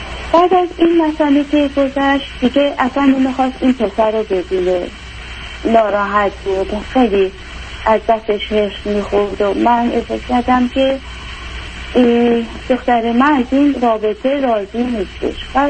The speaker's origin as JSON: {"language": "Persian", "country": "Iran", "moved": "yes", "lives_now": "Europe", "said": "از خونه پدرش از ایران اومدیم اینجا. بعد وقتی که اومدیم اروپا"}